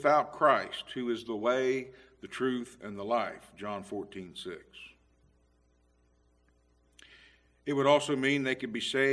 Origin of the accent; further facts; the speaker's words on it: United States; I'm a transplant from Washington County, but I'm up here now.